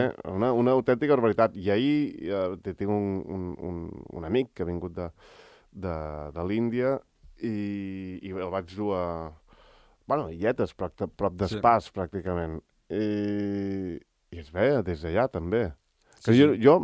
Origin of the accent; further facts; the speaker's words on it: Catalonia, Spain; és allà d'on soc jo, que és tot el que és la serralada prelitoral, litoral catalana, i una miqueta més amunt a les muntanyes